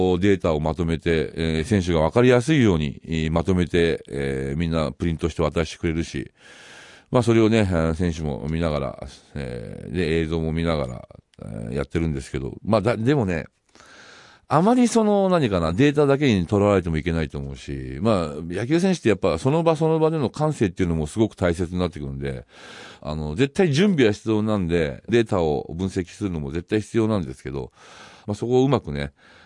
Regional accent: Gunma, Japan; moved away as an adult; 僕ね、群馬の田舎から出てきて、まあ1年目はね、高校出て1年目は本当安い給料だったんですけど

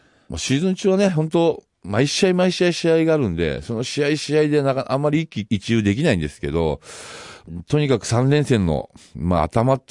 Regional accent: Gunma, Japan; moved away as an adult; 僕ね、群馬の田舎から出てきて、まあ1年目はね、高校出て1年目は本当安い給料だったんですけど

